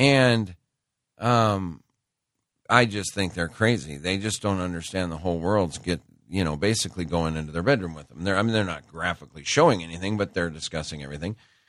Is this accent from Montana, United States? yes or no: yes; Great Falls, Montana, United States; I grew up in Great Falls, Montana. Interesting town. A lot of Indian reservations and also a big Air Force base.